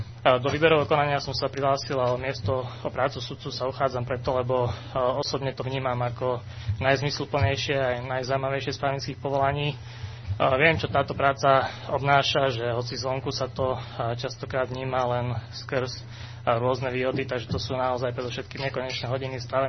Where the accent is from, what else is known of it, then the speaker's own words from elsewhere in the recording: Bardejov, Prešov Region, Slovakia; mám 32 rokov, som z Bardejova